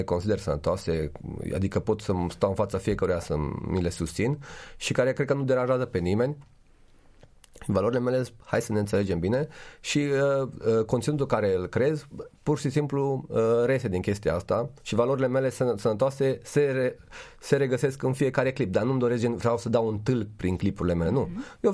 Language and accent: Romanian; Romania; Pentru că noi ca și români cred că suntem foarte empatici, știi? De-aia cred că există multă corupție în România, pentru că pe toată lumea ajutăm și așa mai departe.